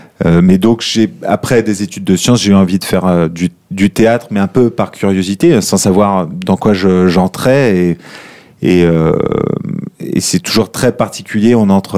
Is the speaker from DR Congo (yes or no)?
no; Pontoise, Île-de-France, France; Tout à fait, j'ai grandi à Pontoise.